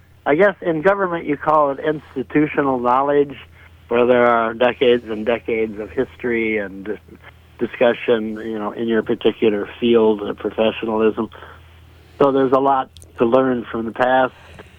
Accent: Sacramento, California, United States; Briefly, when I was growing up in Sacramento, there was the Sacramento Union at the time.

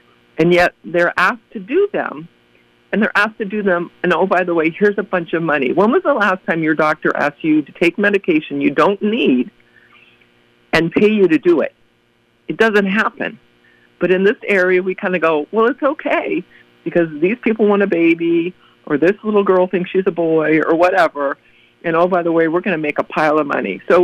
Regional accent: California, United States; It actually started a little before that, again, because I am from California

